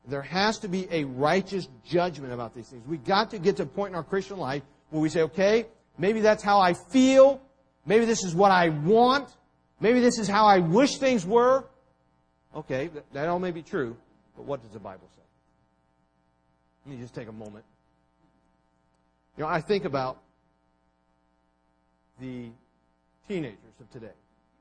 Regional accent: Mississippi, United States; Okay, for a big chunk of my life, I grew up in Mississippi.

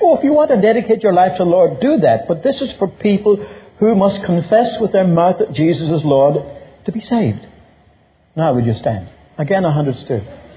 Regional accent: Ireland; I'm from Ireland

